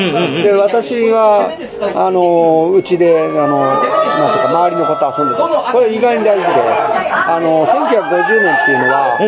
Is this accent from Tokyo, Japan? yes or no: yes; Kita, Tokyo, Japan; born there; 1950年生まれ、東京の北区。